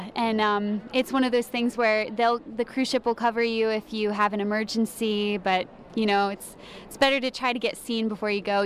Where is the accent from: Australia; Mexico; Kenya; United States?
United States; Columbus, Ohio; I went to the Boston Conservatory, and I'm from Columbus, Ohio.